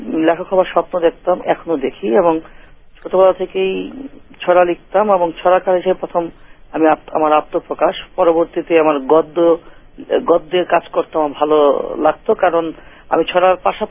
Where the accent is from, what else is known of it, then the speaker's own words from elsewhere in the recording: Dhaka, Dhaka Division, Bangladesh; now in New York, United States; ঢাকায় আমি বড় হয়েছি